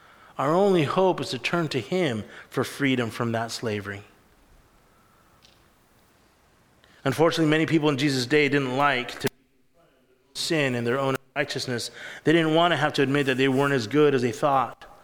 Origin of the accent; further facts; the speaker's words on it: the South, United States; born there; Well, I was born in the South where we're a Christian nation here in the United States.